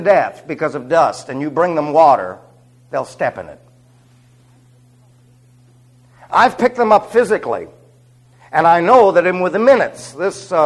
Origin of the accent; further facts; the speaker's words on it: New York City, New York, United States; I'm born and raised in New York City. The only thing I ever did with sheep was eat them.